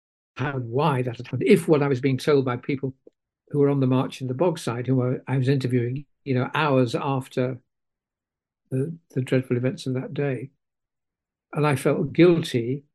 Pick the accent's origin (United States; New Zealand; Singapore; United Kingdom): United Kingdom; me being a Brit